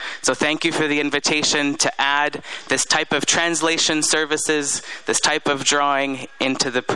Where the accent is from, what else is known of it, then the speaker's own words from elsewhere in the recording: Vancouver, British Columbia, Canada; I come from Vancouver